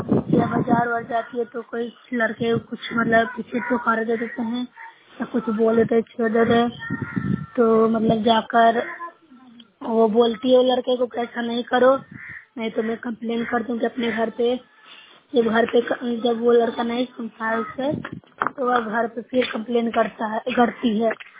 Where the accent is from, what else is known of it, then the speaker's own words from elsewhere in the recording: Bihar, India; Noorpura block से हूँ, जिला नालंदा के निवासी हूँ।